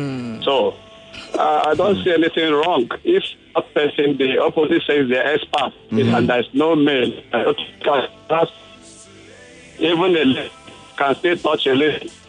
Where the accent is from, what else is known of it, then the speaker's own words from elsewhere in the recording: Lagos, Nigeria; I'm from Lagos Island.